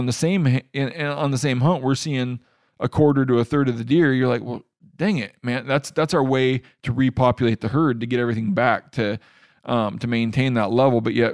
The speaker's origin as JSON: {"language": "English", "region": "Washington", "country": "United States", "tie": "born or raised there", "said": "I drew a mountain goat tag in my home state of Washington."}